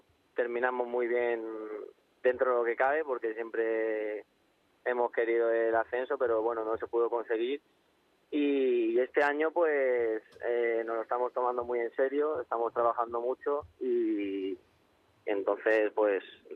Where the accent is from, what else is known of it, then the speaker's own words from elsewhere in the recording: Madrid, Community of Madrid, Spain; Soy de Madrid.